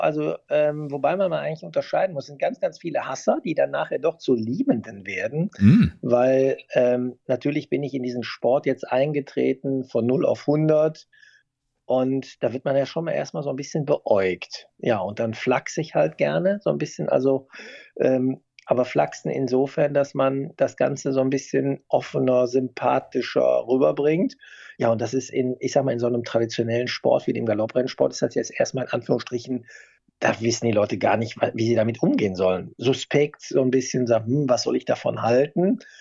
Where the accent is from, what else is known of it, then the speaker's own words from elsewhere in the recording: Rhineland, Germany; Ich bin ja Rheinländer